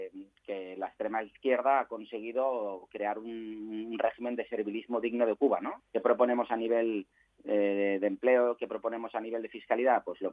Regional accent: Catalonia, Spain; Yo como catalán

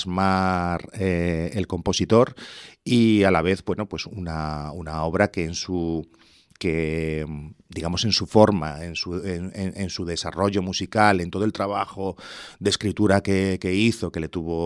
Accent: Valdepeñas, Castilla-La Mancha, Spain; now in Lucena, Spain; yo vengo de la provincia de Ciudad Real, yo soy natural de Valdepeñas, al sur de la Mancha. Yo no conocía Lucena hasta que vine a desempeñar mi labor como profesor al conservatorio

